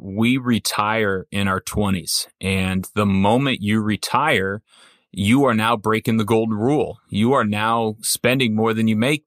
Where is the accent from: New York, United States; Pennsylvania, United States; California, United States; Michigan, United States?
California, United States; I grew up in Orange County. You know, we weren't the wealthy family, but we were around it.